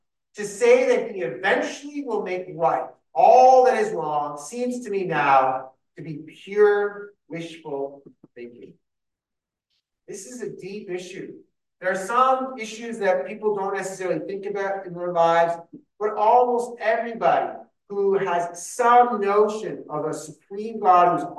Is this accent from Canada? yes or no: yes; Canada; if you hear my accents, because I was born and raised in Canada